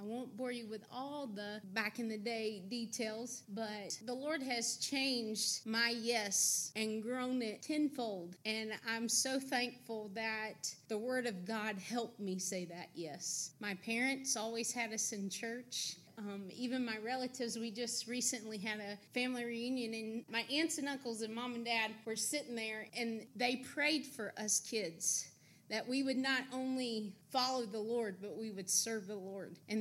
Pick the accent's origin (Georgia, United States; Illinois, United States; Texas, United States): Georgia, United States; Augusta; I was born right here in Augusta, Georgia. And my home church when I was raised is Trinity Baptist.